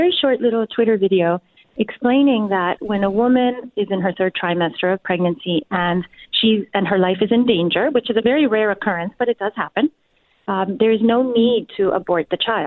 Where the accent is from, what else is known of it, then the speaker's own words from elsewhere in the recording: Mexico; I'm from Cuban parents. My parents are Cuban, and I grew up in Mexico.